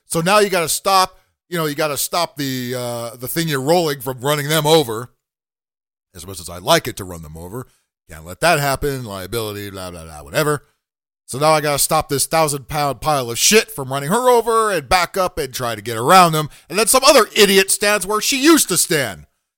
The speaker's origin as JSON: {"language": "English", "town": "New York City", "region": "New York", "country": "United States", "said": "Hey, I'm a New Yorker."}